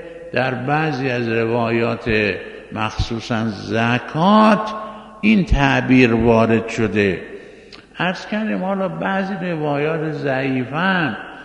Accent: Qom, Iran; ما نیمه قمی هستیم، اونم به لحاظ اینکه ولادتمون در قم بوده است و تمام عمر رو در قم گذروندیم، شاید یه عنوان نیمه قمی پیدا کرده باشیم، ولی حقیقتاً نمیشه عنوان قمی به ما نسبت داده بشه.

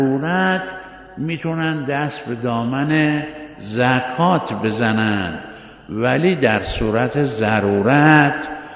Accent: Qom, Iran; ما نیمه قمی هستیم، اونم به لحاظ اینکه ولادتمون در قم بوده است و تمام عمر رو در قم گذروندیم، شاید یه عنوان نیمه قمی پیدا کرده باشیم، ولی حقیقتاً نمیشه عنوان قمی به ما نسبت داده بشه.

